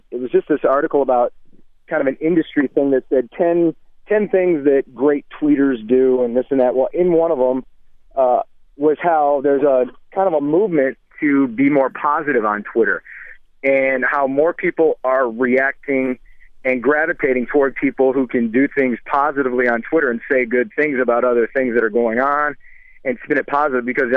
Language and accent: English; Florida, United States; also born or lived in Lansing, United States; I was born in Lansing, even though I was raised in Florida. I spent summers here, so I knew a lot of people